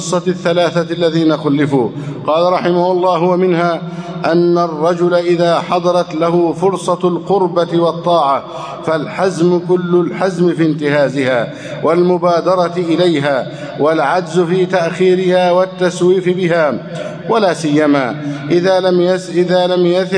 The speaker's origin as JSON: {"language": "Arabic", "country": "Egypt"}